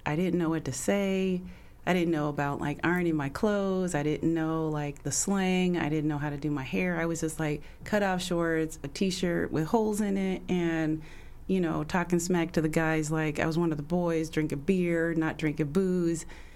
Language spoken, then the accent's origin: English; Bellevue, Washington, United States; So I am actually a native. Uh-huh. I was born in Seattle at Doctor's Hospital that does not exist, and I grew up in Bellevue.